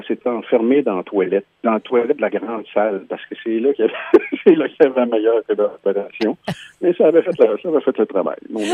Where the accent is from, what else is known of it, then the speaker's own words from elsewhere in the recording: Maniwaki, Quebec, Canada; also born or lived in Gatineau; Je suis parti de Maniwaki, j'avais 17 ans. Je suis revenu à 20 ans pour faire ce contrat-là. Je suis retourné ensuite à Gatineau.